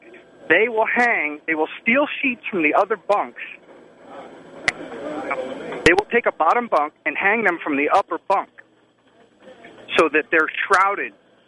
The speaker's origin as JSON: {"language": "English", "town": "Long Island", "region": "New York", "country": "United States", "tie": "born or raised there", "said": "I was born and raised in New York. I had some street smarts. I was born and raised in Long Island. Yeah, pretty tough communities, but not like New York City with the gangs."}